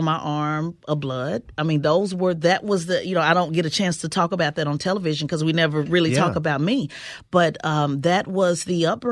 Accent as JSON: {"language": "English", "town": "Oklahoma City", "region": "Oklahoma", "country": "United States", "tie": "born or raised there", "said": "But growing up in Oklahoma City, which is a part of the Bible Belt, a lot of the views that conservatives believe now are very similar to what I grew up"}